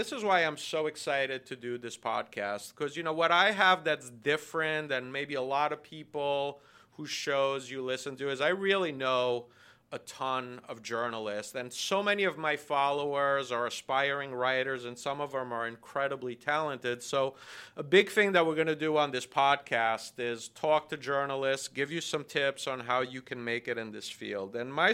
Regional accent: Italy; I grew up in Italy

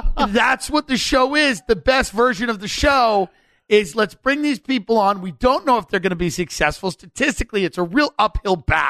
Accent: New York, United States; It's my homecoming. I'm from New York. I live here now.

